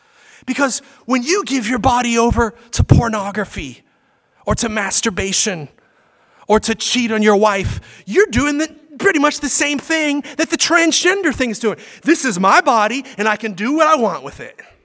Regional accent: Pittsburgh, Pennsylvania, United States; We used to say growing up in Pittsburgh, never that. Never. My wife makes fun of me for my Pittsburgh slang.

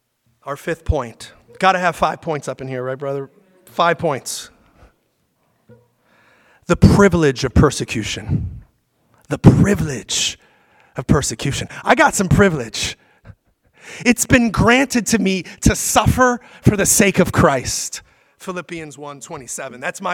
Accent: Pittsburgh, Pennsylvania, United States; We used to say growing up in Pittsburgh, never that. Never. My wife makes fun of me for my Pittsburgh slang.

